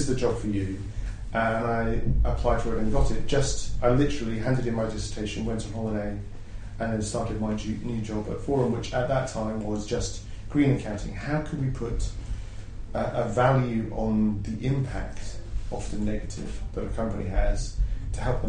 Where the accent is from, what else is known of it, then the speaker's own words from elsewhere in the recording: South East England, United Kingdom; born there; also born or lived in Halifax, West Yorkshire; was born in Halifax, or I should say Alifax, in West Yorkshire, in the north of England. We moved down to Kent when I was about 8, which is why I lost my accent. Some people might be able to hear some short A's.